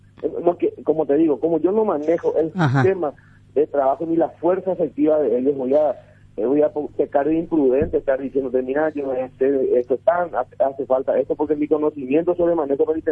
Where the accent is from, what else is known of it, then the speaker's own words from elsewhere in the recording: Itapúa, Paraguay; Itapúa prácticamente es un pueblo mío. Yo soy de Itapúa.